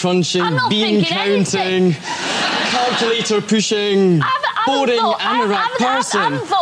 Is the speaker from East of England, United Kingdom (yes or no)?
no; Edinburgh, Scotland, United Kingdom; Hi there, Scylla. … I'm from Edinburgh.